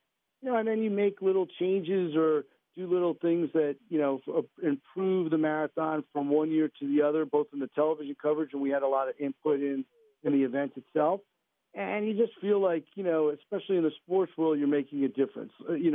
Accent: Union, New Jersey, United States; But yeah, I grew up in Union. Still live in New Jersey in West Caldwell. But grew up admittedly a Rangers fan, although, you know, grew up in the shadow of the Devils.

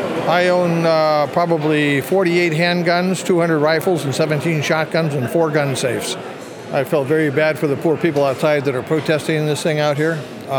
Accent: California, United States; I'm from the San Francisco Bay Area. I'm a retired police sergeant.

